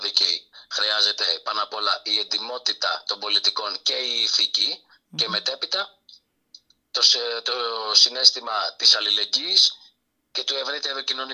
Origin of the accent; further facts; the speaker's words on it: Krikelo, Central Greece, Greece; την τελευταία διετία ως πρόεδρος πολιτιστικού συλλόγου στο χωριό μου, στο Κρίκελο.